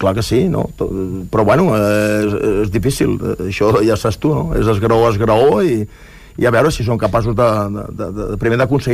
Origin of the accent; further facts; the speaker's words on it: Tarragona, Catalonia, Spain; jo soc de mar, no? Jo vinc de mar, soc de Tarragona, vinc a Cambrils